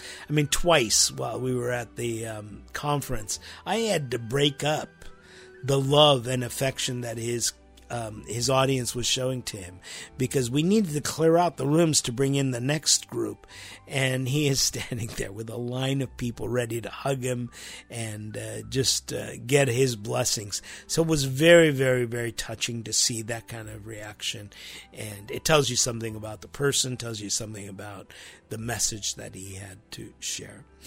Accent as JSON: {"language": "English", "region": "California", "country": "United States", "said": "about places in my life that paralleled what Michael had seen, because we're both from the Bay Area"}